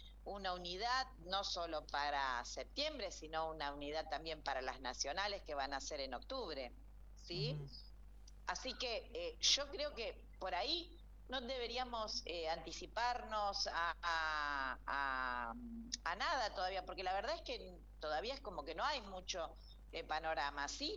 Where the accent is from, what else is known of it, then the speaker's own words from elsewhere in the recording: Argentina; no entiendo por qué no podemos vivir dignamente, ¿no? Como argentinos.